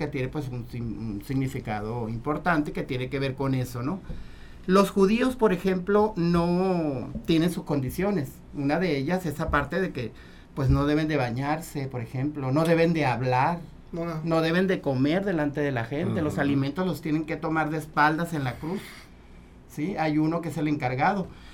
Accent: Campo Esperanza, Sinaloa, Mexico; born there; yo nací en el Campo Esperanza y colinda con Charay

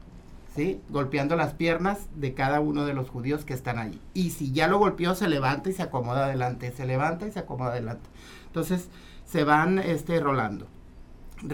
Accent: Campo Esperanza, Sinaloa, Mexico; born there; yo nací en el Campo Esperanza y colinda con Charay

